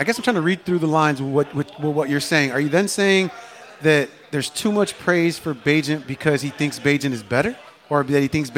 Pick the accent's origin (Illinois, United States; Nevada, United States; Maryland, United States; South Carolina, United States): Illinois, United States; Chicago; I like that he's as a Chicagoan, I think most Chicagoans look at Tyson Bajan